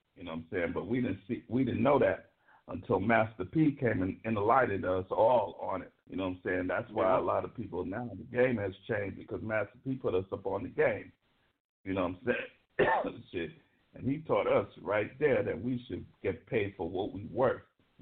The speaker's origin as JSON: {"language": "English", "town": "San Francisco", "region": "California", "country": "United States", "said": "from San Francisco, like I said."}